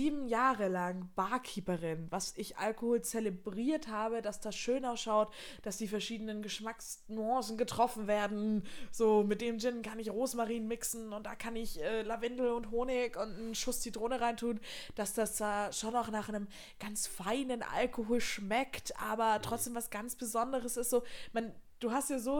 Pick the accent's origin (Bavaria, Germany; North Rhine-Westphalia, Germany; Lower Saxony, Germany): Bavaria, Germany; Also ich meine, ich komme aus der Oberpfalz, okay?